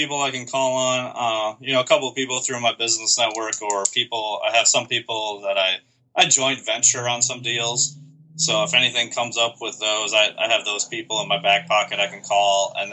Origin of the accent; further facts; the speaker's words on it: Minnesota, United States; I'm originally from Minnesota, so I took basically the entire month of July this summer and went home to see friends and family